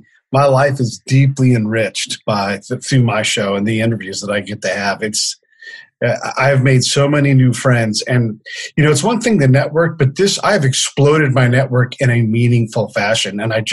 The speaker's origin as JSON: {"language": "English", "town": "Benicia", "region": "California", "country": "United States", "tie": "born or raised there", "said": "I grew up in the Bay Area in California, just this little tiny town that used to be the capital, and it's gorgeous. It sits right on the confluence of the Delta for Central California and the Bay."}